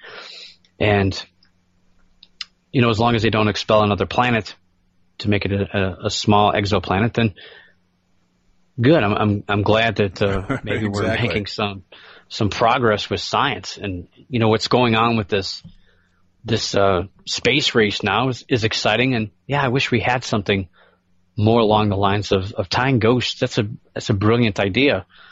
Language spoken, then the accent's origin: English; United States; I never really, honestly, and I feel ashamed, you know, being an American by saying this, but I didn't really care about the Civil War before I got into ghosts.